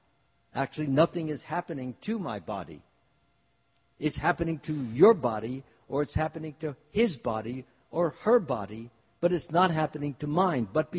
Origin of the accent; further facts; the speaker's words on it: Los Angeles, California, United States; I live in California. And one becomes proud of the fact that he lives in California. Yes, I'm a Californian. I'm a Los Angelinos.